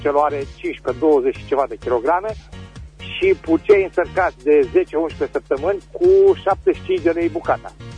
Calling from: Berzovia, Caraș-Severin, Romania; din Berzovia.

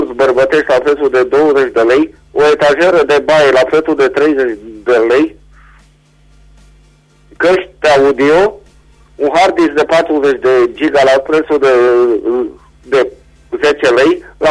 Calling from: Reșița, Caraș-Severin, Romania; din Reșița

